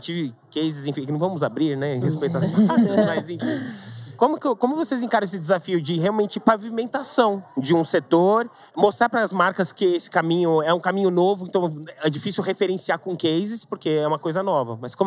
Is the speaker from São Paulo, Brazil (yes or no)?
yes; São Paulo, Brazil; Inclusive, eu sou de São Paulo